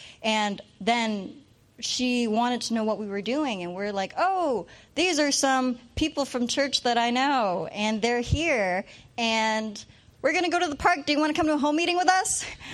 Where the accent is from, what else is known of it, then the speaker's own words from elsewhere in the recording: Vancouver, British Columbia, Canada; I'm from Vancouver, and I go to UBC.